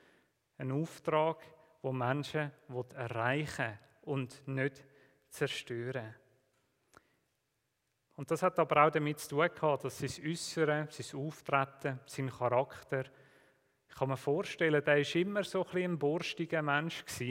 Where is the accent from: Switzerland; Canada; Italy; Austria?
Switzerland; Ich habe mir jetzt überlegt, mit was kannst du als Schweizer die Flasche wieder füllen.